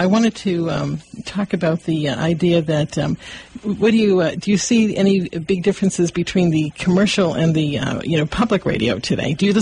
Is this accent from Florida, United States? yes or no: no; Boston, Massachusetts, United States; You bet. I grew up in Boston.